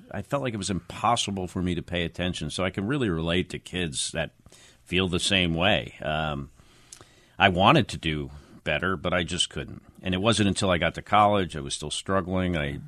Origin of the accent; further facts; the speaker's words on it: West Orange, New Jersey, United States; As a volunteer, as a young kid in my hometown of West Orange, New Jersey.